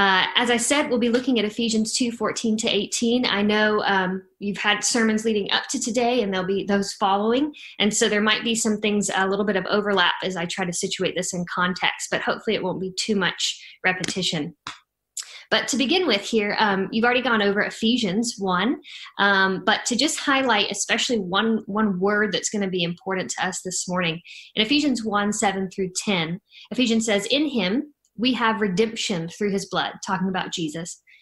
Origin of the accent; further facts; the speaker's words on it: Atlanta, Georgia, United States; I'm from Atlanta in the United States